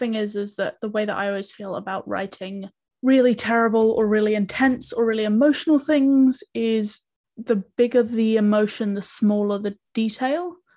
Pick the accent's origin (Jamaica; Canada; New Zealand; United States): New Zealand; because I come from New Zealand